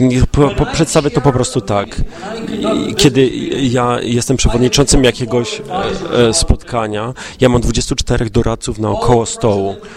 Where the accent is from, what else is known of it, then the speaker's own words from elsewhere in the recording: Buffalo, New York, United States; Ja pochodzę z Buffalo w stanie New York. Jeśli mieszkasz w Ameryce i wspomnisz Buffalo, Amerykanie myślą tylko jedną rzecz. Bardzo dużo śniegu i zimno.